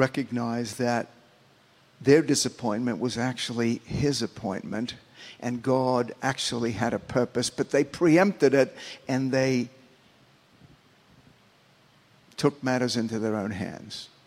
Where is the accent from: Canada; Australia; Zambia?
Australia; moved away as an adult; now in United States; when I came over from Australia to this country, I met a girl here in California.